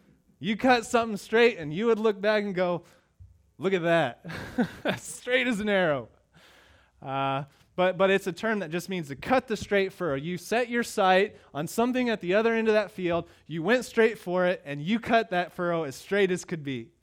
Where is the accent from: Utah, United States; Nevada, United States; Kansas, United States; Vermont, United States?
Kansas, United States; If you want to get to a place I grew up in Kansas